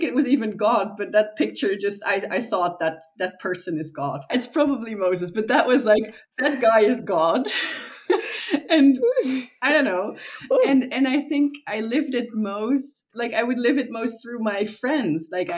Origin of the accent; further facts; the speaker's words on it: Netherlands; now in Switzerland; And I grew up in the Netherlands.